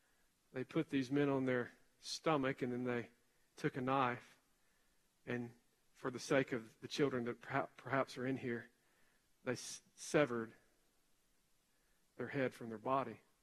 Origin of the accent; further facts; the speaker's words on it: the South, United States; Growing up in the Bible Belt, which I think we've lost the belt in America today. Not quite certain there is a such thing as a Bible Belt any longer. But growing up here in this particular region